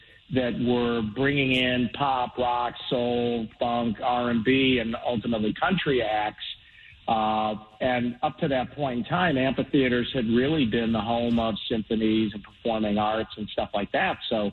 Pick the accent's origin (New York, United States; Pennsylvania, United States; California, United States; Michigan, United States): Michigan, United States; Detroit; I grew up in Detroit, but I never forgot about Pine Knob.